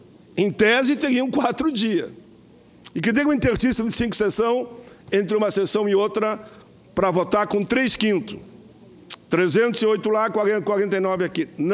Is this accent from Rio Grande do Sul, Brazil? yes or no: yes; Caxias do Sul, Rio Grande do Sul, Brazil; Como eu sou Caxias, que vim de Caxias